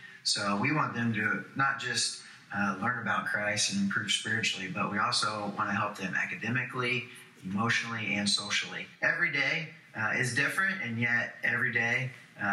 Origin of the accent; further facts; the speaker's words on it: Kokomo, Indiana, United States; Our moms graduated high school together, and we got baby pictures together. We grew up in Kokomo together.